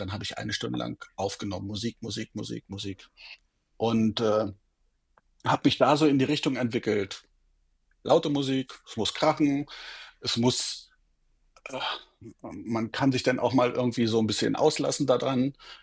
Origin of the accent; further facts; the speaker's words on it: Salzwedel, Saxony-Anhalt, Germany; bis hin zu örtlichen Produktionsleitungen in meiner alten Heimatstadt Salzwedel